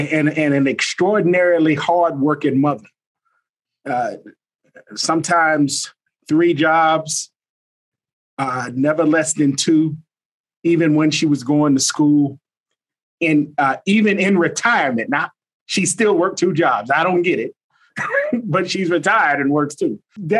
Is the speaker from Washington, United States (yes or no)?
no; New York City, New York, United States; When you growing up in the hood, I grew up in New York City.